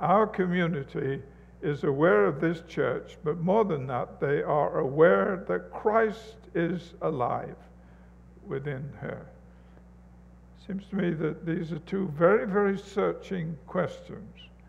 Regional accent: England, United Kingdom; now in United States; I come from England, in case you didn't know that, and there we speak English, but over here you have a certain dialect

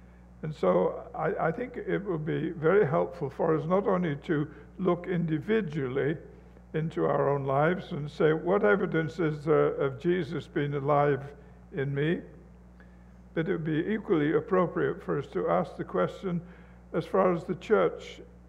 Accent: England, United Kingdom; now in United States; I come from England, in case you didn't know that, and there we speak English, but over here you have a certain dialect

